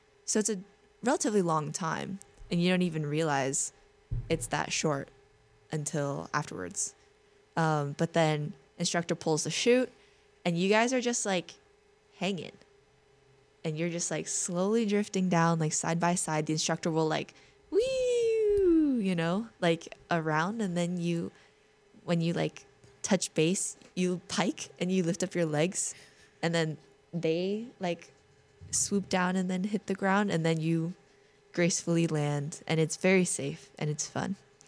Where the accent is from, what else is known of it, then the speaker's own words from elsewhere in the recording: California, United States; I'm not even from SF. I'm actually from the East Bay.